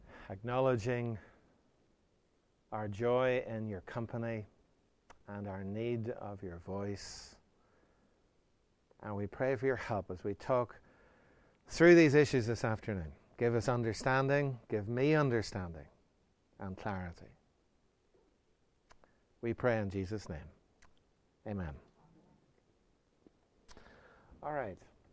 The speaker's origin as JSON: {"language": "English", "region": "Northern Ireland", "country": "United Kingdom", "said": "So I'm a Northern Irishman, in case you're wondering where the accent comes from."}